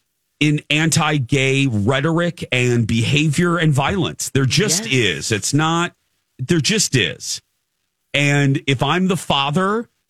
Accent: Indiana, United States; I'm from Indiana, and I was the only assumed gay guy in most of my school situations.

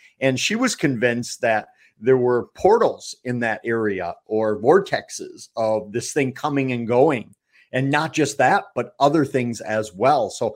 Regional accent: Eau Claire, Wisconsin, United States; I've done, you know, 15 years of conferences in a row with Linda in my hometown of Eau Claire.

